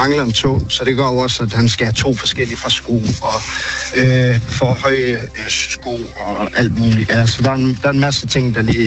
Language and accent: Danish; North Denmark Region, Denmark; Vi er fra Nordjylland, så der er ikke rigtig så mange hold her